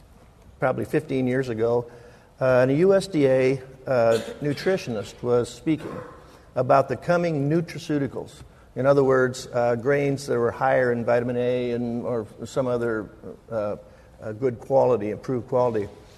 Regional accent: Iowa, United States; we're from Iowa, and we understand corn

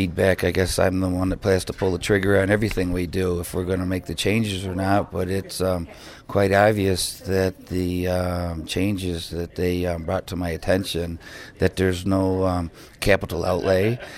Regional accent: Caledonia, New York, United States; from Caledonia, a small town in upstate New York, just south of Rochester.

